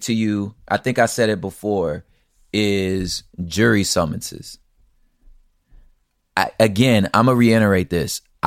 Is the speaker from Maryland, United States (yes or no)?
no; East Los Angeles, California, United States; oh, it's cool, I'm from East Los. I understand the nuances.